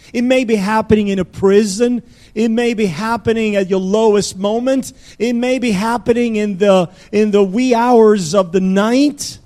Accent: Cuba; Personally, I grew up in Cuba

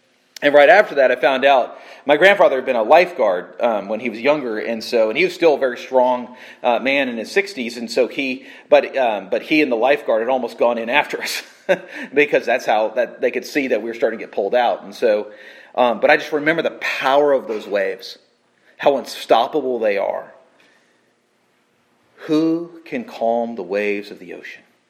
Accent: California, United States; Growing up in Southern California, we certainly made use of the nearby beaches and went there every summer.

